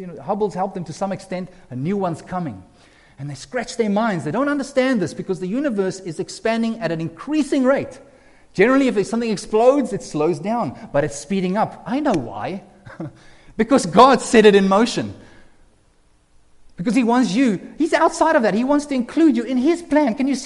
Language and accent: English; South Africa; now in Canada; I know these are the things I wrestled with as I came from South Africa. My little worldview was just South African. And then I meet Canadians